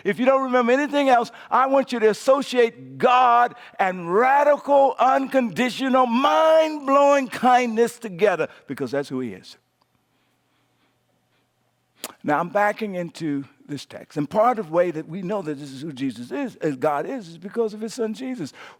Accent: the South, United States; I grew up in the South and in the rural.

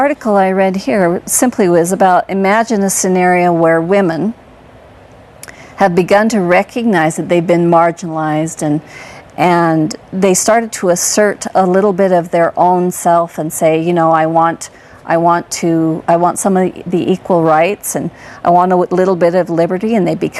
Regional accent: Canada; because Canadians, by the way, study American history as well as Canadian history. So we know a fair amount

